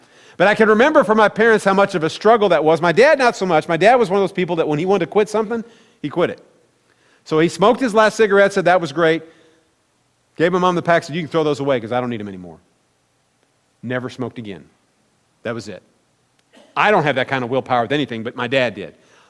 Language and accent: English; Midwest, United States; growing up in the Midwest, we did a lot of quail hunting.